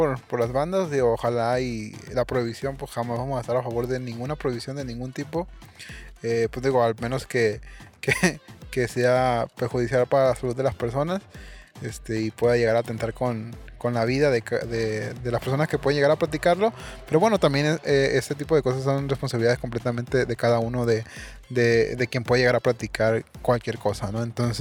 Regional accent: Sinaloa, Mexico; evidentemente pues soy de Sinaloa, digo.

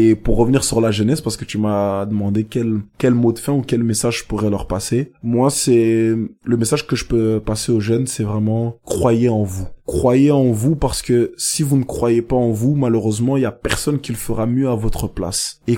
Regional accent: Kinshasa, DR Congo; mon pays d'origine, qui est le Congo, Kinshasa.

